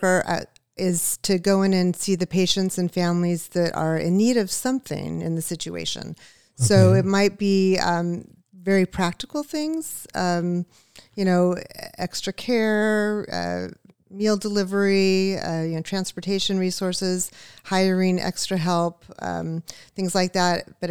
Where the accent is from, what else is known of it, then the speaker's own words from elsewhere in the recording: California, United States; Ventura County.